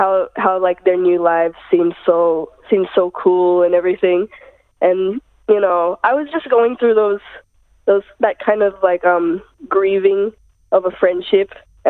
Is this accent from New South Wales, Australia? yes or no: yes; Sydney, New South Wales, Australia; I'm 16. I'm from Sydney.